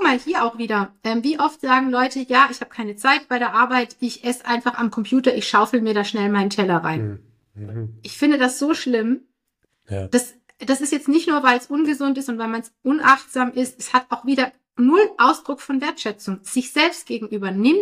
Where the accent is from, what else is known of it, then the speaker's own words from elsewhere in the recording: Baden-Württemberg, Germany; Ich bin ja hier im Schwabenland. Vor einigen Jahren gab es den großen Amoklauf in Winnenden. Das ist nur ein paar Kilometer von meinem Heimatort entfernt.